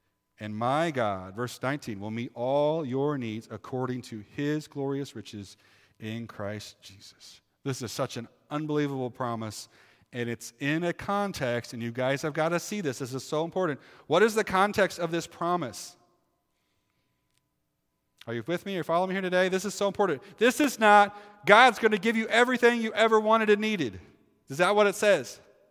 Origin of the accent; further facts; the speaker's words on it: Decatur, Illinois, United States; I grew up in Decatur, Illinois, which is like blue-collar, hard-working.